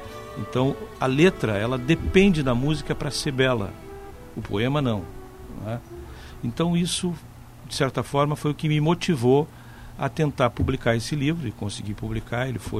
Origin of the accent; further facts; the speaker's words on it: São Francisco de Paula, Rio Grande do Sul, Brazil; also born or lived in Porto Alegre; na minha cidade, em São Francisco de Paula. Eu não nasci lá, eu nasci em Porto Alegre, mas toda a minha família é de lá. E eu passei a minha infância lá, boa parte da minha infância.